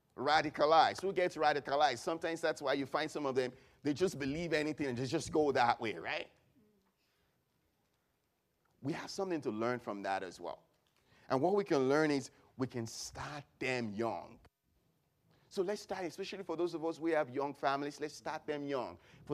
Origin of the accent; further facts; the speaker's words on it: Nigeria; growing up in Nigeria, where we have fair population of Muslims